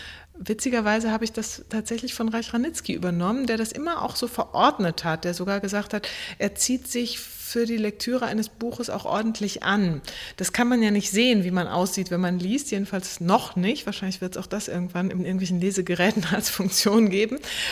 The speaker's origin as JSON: {"language": "German", "region": "North Rhine-Westphalia", "country": "Germany", "tie": "born or raised there", "said": "Ich bin aufgewachsen sehr, sehr schön im Münsterland, aber ohne eigentlich gleichaltrige Spielkameraden, also wirklich auf dem Land."}